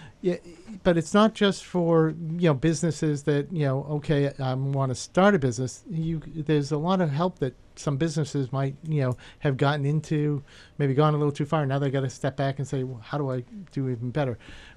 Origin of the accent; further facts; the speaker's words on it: Taunton, Massachusetts, United States; I grew up in Taunton. I've always lived down this area.